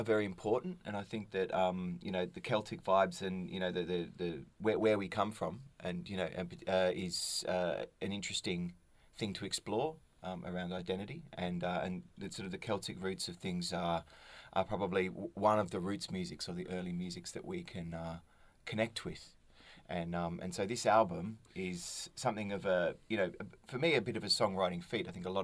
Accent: Melbourne, Victoria, Australia; also born or lived in London, United Kingdom; I grew up here in Melbourne and moved to London for a long time.

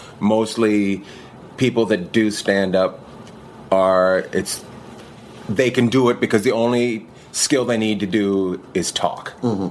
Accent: Canada; where I grew up in Canada is up near Alaska.

